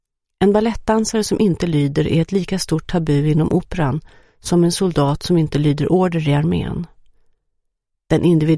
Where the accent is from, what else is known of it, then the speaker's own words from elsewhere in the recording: Washington, District of Columbia, United States; now in Sweden; Den skadade veteranens värld har jag sett mycket av under min uppväxt i Washington DC.